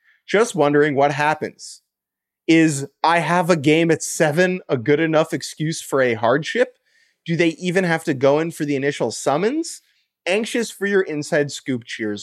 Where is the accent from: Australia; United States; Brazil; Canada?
Brazil; English is a second language; I'm from Brazil.